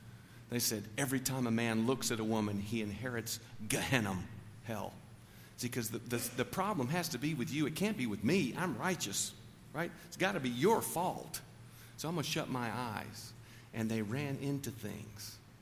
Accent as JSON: {"language": "English", "region": "Tennessee", "country": "United States", "said": "I'm from Tennessee, which is the long state, the most beautiful of all the states in the United States."}